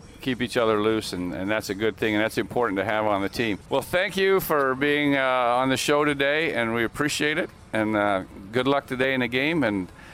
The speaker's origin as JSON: {"language": "English", "region": "Utah", "country": "United States", "tie": "born or raised there", "said": "I grew up in Utah, so I know how good the seafood is there."}